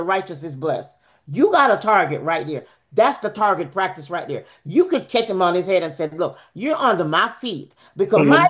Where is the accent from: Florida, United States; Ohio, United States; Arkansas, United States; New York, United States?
Florida, United States; Palm Coast; I am from Palm Coast.